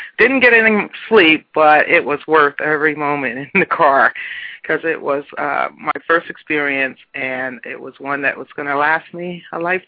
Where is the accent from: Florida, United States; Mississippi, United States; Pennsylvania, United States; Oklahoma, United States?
Pennsylvania, United States; Newtown; I'm from Newtown, Pennsylvania, which is very outside of Philly and right across the river from Trenton, New Jersey.